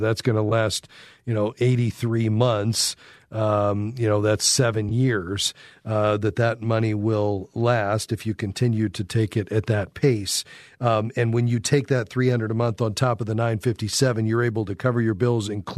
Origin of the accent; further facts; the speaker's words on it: Florida, United States; I'm from South Florida where we had hurricanes and we did that regularly.